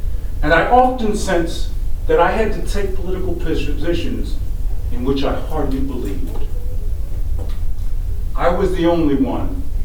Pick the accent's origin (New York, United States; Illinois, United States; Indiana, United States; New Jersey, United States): New York, United States; Harlem; The fact that I grew up in Harlem taught me much. But the fact that my parents were both professionals